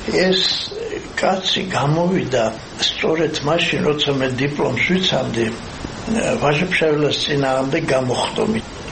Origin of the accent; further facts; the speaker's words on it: Arkhoti, Mtskheta-Mtianeti, Georgia; პირიქით ხევსურიდან, საიდანაც ჩვენ მართლა ვართ, არხოტიდან ვართ ჩამოსული